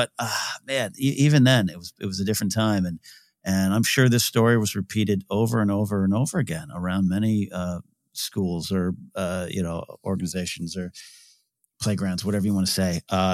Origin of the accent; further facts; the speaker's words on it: California, United States; Also, I'll be in my hometown, Central Coast, California, on November 4th and 5th